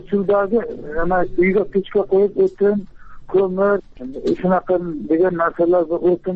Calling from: Surxondaryo Region, Uzbekistan; Men O'zbekistondan, Surxondaryo viloyatidanman, O'zbekistondanman. Qumqo'rg'on tumanidanman.

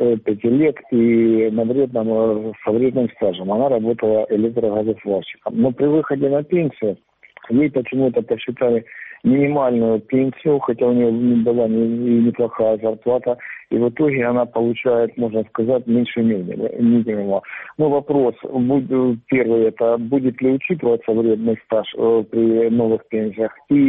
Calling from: Sievierodonetsk, Luhansk Oblast, Ukraine; я из города Северодонецка.

